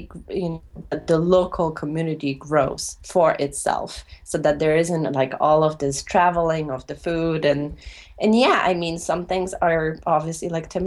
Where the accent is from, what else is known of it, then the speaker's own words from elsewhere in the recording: Poland; now in United States; growing up in Poland, you have a lot easier access to locally grown produce because I grew up in a city, but just outside on the outskirts of a city is a very rural area.